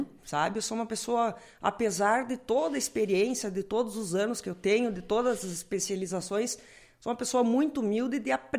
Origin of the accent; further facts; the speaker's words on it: Lagoa Vermelha, Rio Grande do Sul, Brazil; voltei para minha terra com muito orgulho e carinho, trabalhando em Lagoa Vermelha